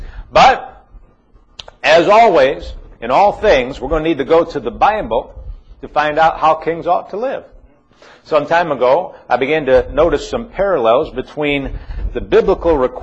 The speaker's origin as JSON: {"language": "English", "region": "Illinois", "country": "United States", "tie": "born or raised there", "said": "I grew up in the Roman Catholic Church in the state of Illinois."}